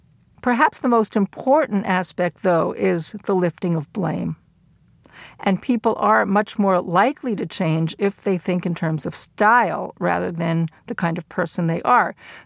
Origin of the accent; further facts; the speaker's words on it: Brooklyn, New York, United States; I grew up in Brooklyn, New York, and my sense of physical distance is a fairly close one.